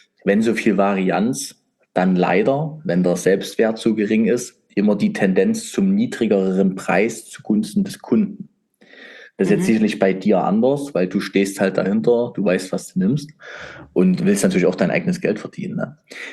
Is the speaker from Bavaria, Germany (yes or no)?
no; Leipzig, Saxony, Germany; Leipzig, in meine Heimat.